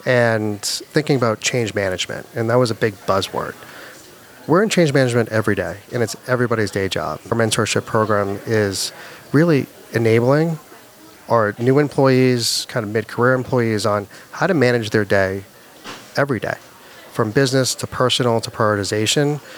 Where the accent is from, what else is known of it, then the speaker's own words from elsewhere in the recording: Boston, Massachusetts, United States; I am a Bostonian.